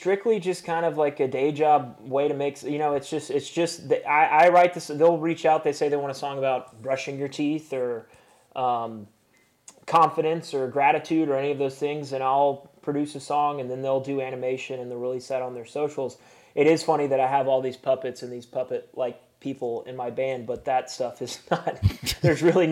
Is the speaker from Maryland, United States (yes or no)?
no; Chattanooga, Tennessee, United States; So we had a really big show in my hometown in Chattanooga